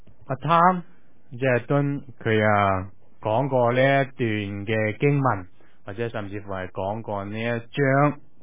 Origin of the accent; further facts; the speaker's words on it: China; 我们中国人有一句说话叫做君子不立崖墙之下